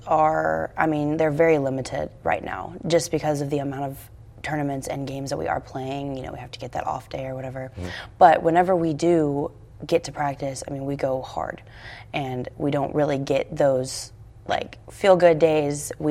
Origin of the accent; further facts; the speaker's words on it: The Woodlands, Texas, United States; So I came from a, I guess you could say, small town, not really small anymore, but I came from Oak Ridge in the Woodlands